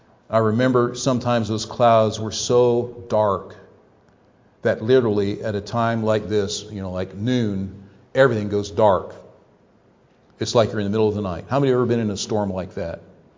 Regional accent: Ohio, United States; Now, growing up in Ohio, we lived in the part of the state that was just beginning to get a little bit rolling before you come into the mountains of West Virginia.

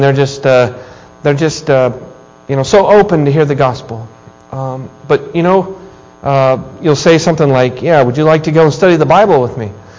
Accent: Wyoming, United States; also born or lived in Kansas; now in Atlanta, United States; I was born in Kansas, grew up in Wyoming. I live in Atlanta.

